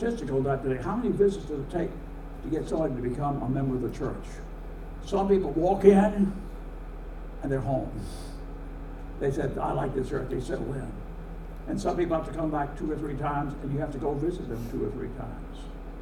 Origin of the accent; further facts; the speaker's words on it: United States; I'm glad I'm American. I'm glad I live here.